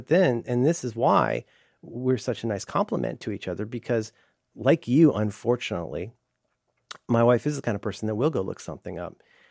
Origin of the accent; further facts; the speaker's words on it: Cincinnati, Ohio, United States; I was raised in Cincinnati, Ohio, born 1966.